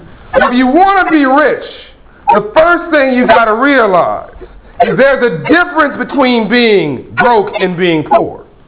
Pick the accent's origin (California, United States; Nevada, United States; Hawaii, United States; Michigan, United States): California, United States; Compton; Oh, cool, you've heard my hometown first. I'm from Compton, California. It's right next to Watts.